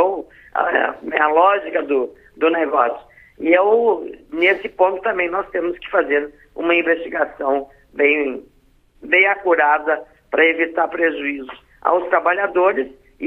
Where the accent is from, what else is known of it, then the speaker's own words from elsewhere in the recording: Rio Grande do Sul, Brazil; nós, gaúchos, né, nascemos lá